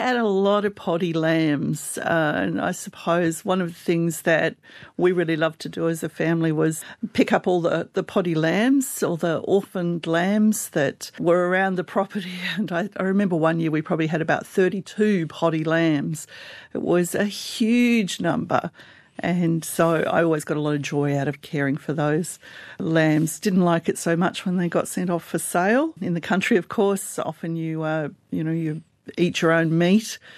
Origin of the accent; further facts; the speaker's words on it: Wongwabinda, New South Wales, Australia; I grew up on Annawan country, the New England Tablelands, a tiny little community called Wongwabinda, halfway between Gyra and Ebor, not too far away from Armidale. I still think of it in miles, 50 miles from Armidale, and right next door to the Cathedral Rock National Park.